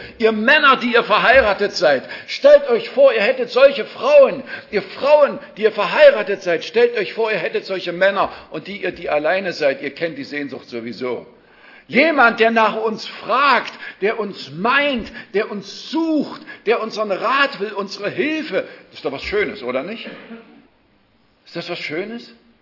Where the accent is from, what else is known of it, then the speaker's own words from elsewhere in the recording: Zwickau, Saxony, Germany; In der Gemeinde bei uns zu Hause in Zwickau